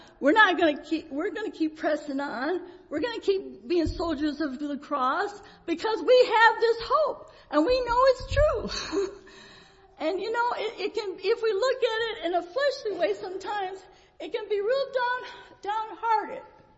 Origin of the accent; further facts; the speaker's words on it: Richlands, Virginia, United States; born there; I was born in Virginia, Richlands, Virginia.